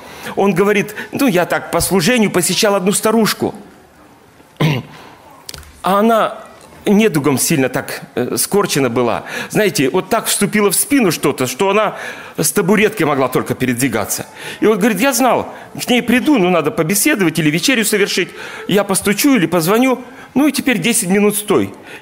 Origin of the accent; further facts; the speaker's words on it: Kemerovo, Kemerovo Oblast, Russia; now in Kansk, Russia; Когда мы переехали из Кемерово в Канск, то, ну, там дети пошли в музыкальную, подросли.